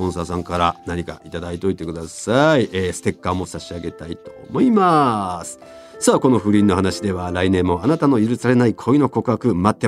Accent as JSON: {"language": "Japanese", "town": "Numazu", "region": "Shizuoka", "country": "Japan", "tie": "born or raised there", "said": "俺たちの地元沼津。"}